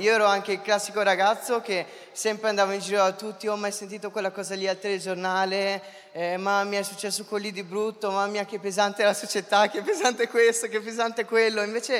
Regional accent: Cesenatico, Emilia-Romagna, Italy; io poi sono di Cesenatico, quindi sono al mare

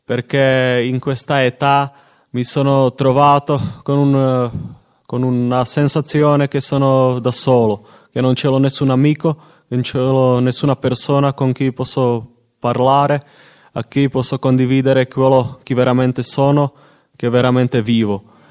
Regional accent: Czechia; now in Italy; ho 25 anni, vengo dalla Repubblica Ceca e da 4 anni sono in comunità Cenacolo.

